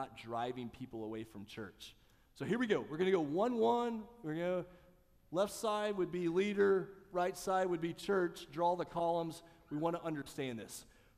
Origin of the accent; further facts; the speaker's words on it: Oklahoma, United States; The little church that I grew up in Southwest Oklahoma, little, small, rural Southern Baptist church.